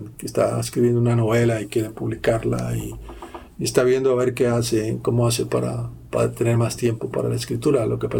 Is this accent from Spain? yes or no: no; Cali, Valle del Cauca, Colombia; Y en la ciudad de donde yo vengo, en Cali